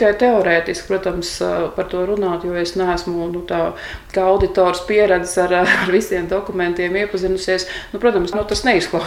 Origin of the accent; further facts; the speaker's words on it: Jelgava, Zemgale, Latvia; biju tāda nakšu pārgulētāja Jelgavā un man lielākā dienas daļa bijusi Rīgā. Tā kā, nu, jā, es esmu jelgavniece